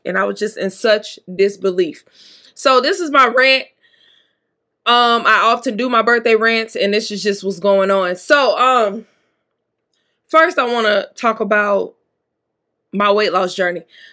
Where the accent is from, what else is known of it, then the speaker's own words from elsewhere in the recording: Mississippi, United States; I am from Mississippi, down home cooking, southern fried everything, all of the above.